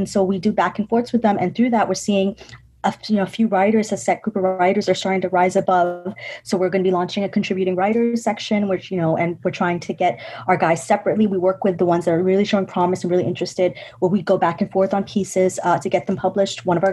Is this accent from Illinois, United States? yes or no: no; New York, United States; born there